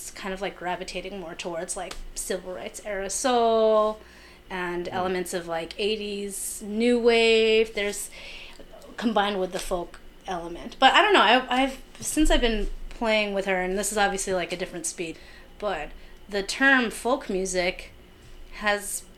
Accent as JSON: {"language": "English", "region": "New Jersey", "country": "United States", "said": "I'm from Jersey."}